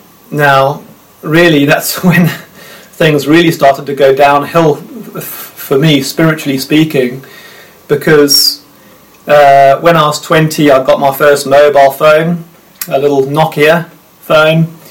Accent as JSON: {"language": "English", "country": "South Africa", "tie": "born or raised there", "said": "So we grew up in South Africa, moving around from time to time. It was quite an ideal childhood, living in the middle of nowhere."}